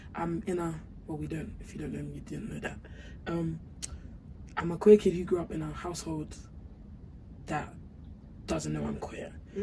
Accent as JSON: {"language": "English", "country": "Nigeria", "said": "The way I describe my identity is, I would obviously say that I'm a Nigerian girl."}